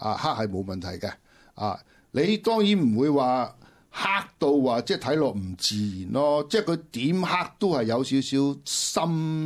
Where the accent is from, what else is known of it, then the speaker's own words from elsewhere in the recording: Shanghai, China; 因為我本身外省人啦，我上海人啦